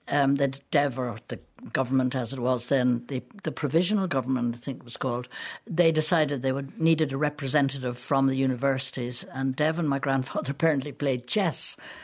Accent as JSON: {"language": "English", "town": "Kilkenny", "region": "Leinster", "country": "Ireland", "tie": "born or raised there", "said": "I was brought up in Kilkenny"}